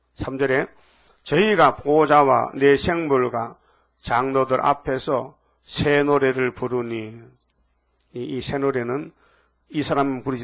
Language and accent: Korean; North Gyeongsang, South Korea; 난 경상북도에서 왔지.